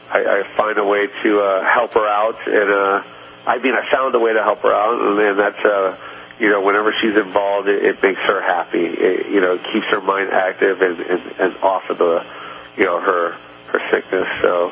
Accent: Seattle, Washington, United States; I shot that in Seattle, Washington. That's my hometown.

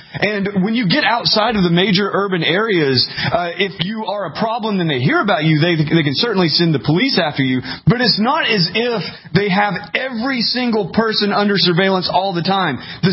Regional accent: Tennessee, United States; I grew up in East Tennessee. I know all about it.

